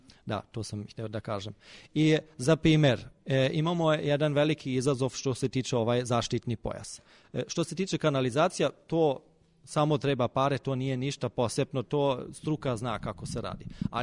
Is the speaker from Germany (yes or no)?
yes; Germany; Serbian is a second language; now in Serbia; ja kao Nemac moram primetiti da ovde u Srbiji ima veliki disciplina što se tiče kraja radnog vremena.